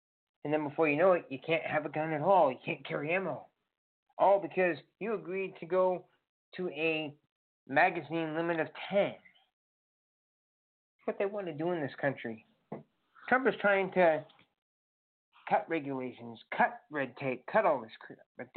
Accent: Indiana, United States; Since I'm from Indiana and I'm going to Ohio, I have to pay out-of-state tuition

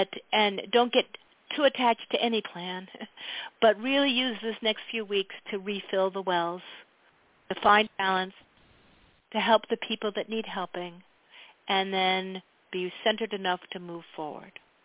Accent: East, United States; now in Montana, United States; But I was born and raised in the East.

